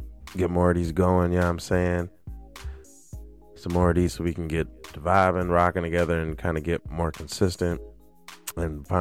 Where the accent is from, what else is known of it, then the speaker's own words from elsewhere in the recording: Mount Clemens, Michigan, United States; It is in my hometown of Mount Clemens at the Stadium Nightclub.